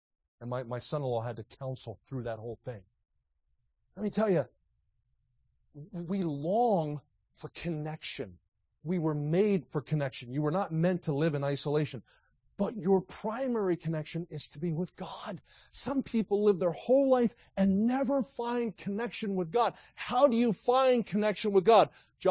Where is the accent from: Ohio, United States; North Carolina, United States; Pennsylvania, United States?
Pennsylvania, United States; Philadelphia; That was fun growing up in Philadelphia. Flyers fan, Sixers fan, Phillies fan, Cowboys fan.